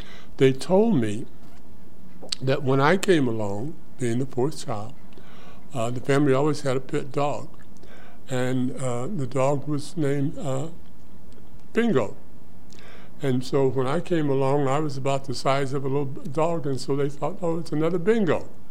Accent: Dayton, Ohio, United States; also born or lived in Greer, South Carolina; I was born in Greer, South Carolina in 1937 and moved to Dayton, Ohio when I was a couple months old. So I've been in Dayton since I was a couple months old, and I grew up in the east side of Dayton.

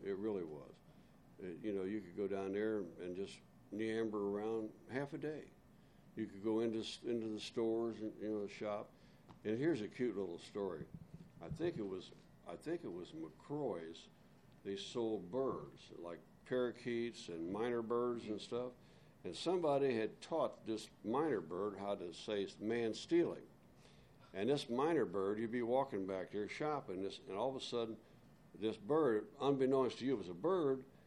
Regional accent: Dayton, Ohio, United States; Used to be you ride a bus down here from your neighborhood, like I grew up in Old North Dayton.

